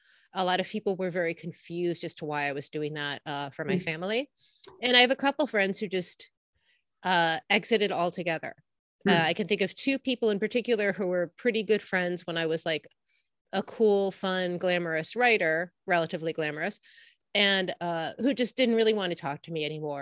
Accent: New York, United States; I grew up in Brooklyn, New York, which has always been a really hyper-literate town.

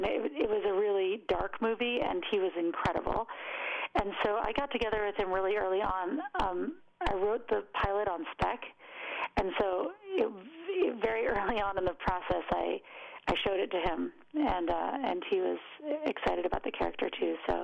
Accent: United States; And as an American, that seems so absurd to me

